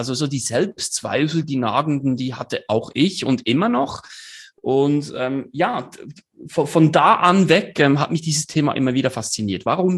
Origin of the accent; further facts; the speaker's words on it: Switzerland; Und ja, wir als Schweizer lieben es ja so